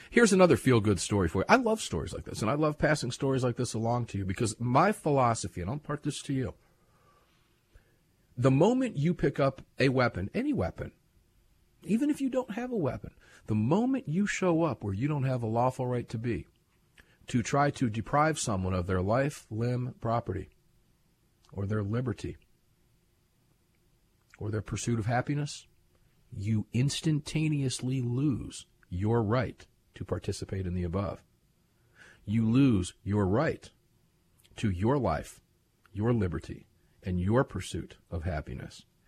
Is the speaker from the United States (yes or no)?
yes; Tampa, Florida, United States; This one happened to be down in my hometown in Tampa Bay.